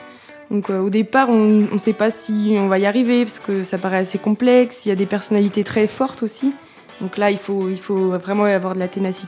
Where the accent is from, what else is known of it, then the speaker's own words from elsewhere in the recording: Pays de la Loire, France; Je suis vendéenne. D'accord. Je suis née en Vendée. J'ai fait mes études là-bas également.